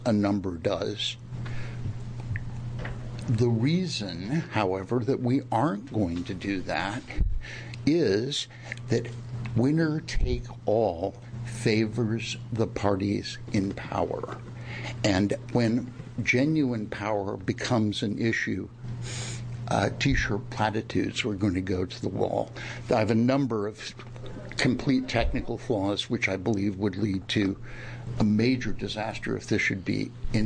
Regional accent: Portland, United States; I'm from Portland. I'm opposed to both bills.

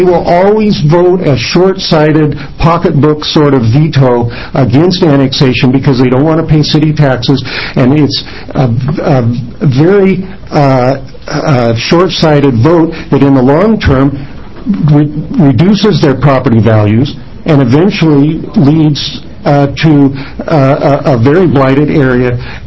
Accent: Eugene, Oregon, United States; And I grew up in Eugene. I know the River Road area and the Bethel area very well

